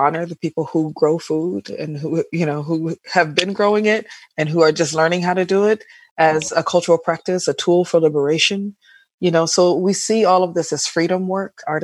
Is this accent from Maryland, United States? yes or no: no; Detroit, Michigan, United States; now in Bay Area, United States; And I grew up in Detroit, Michigan. It was a cool thing.